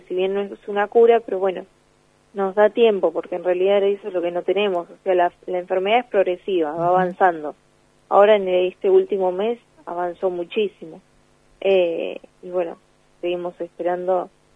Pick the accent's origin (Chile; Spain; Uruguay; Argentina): Argentina; Mones Cazón, Buenos Aires Province; somos de Mones Cazón. Sí, pertenecemos al partido de Pehuajó.